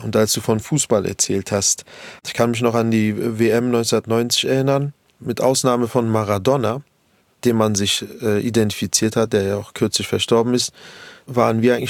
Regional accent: Berlin, Germany; habe ich rund 10 Jahre in Kreuzberg gewohnt. Aber meine ersten Jahrzehnte waren in Neukölln. Wenn man mich heute fragt, wo ich herkomme, so nach dem Motto, wo ich wohne oder wo ich lebe, sage ich immer auch reflexartig Neukölln. Also ich bin schon Neuköllner.

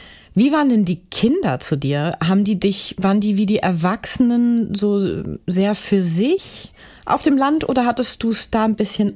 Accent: Northern Germany, Germany; als Norddeutsche

